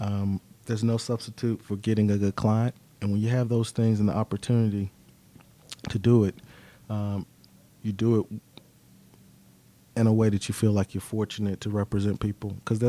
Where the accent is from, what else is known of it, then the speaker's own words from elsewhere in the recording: Decatur, Georgia, United States; also born or lived in Atlanta; Growing up here, I grew up in Decatur, Georgia, lived in Atlanta as well as Decatur, went to school in the area. I went to Lakeside High School. I went to Georgia State Law School.